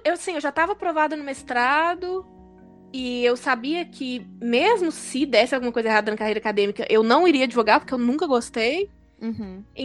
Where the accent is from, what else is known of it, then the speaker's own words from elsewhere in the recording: Belo Horizonte, Minas Gerais, Brazil; Sou de BH.